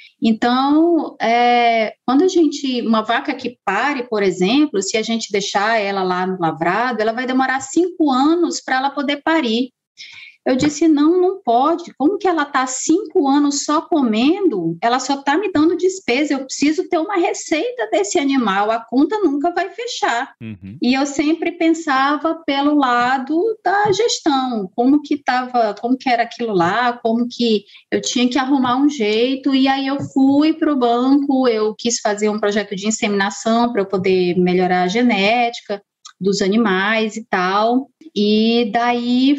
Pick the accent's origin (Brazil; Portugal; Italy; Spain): Brazil; Boa Vista, Roraima; É, eu sou de Roraima, né? Sou da capital de Boa Vista.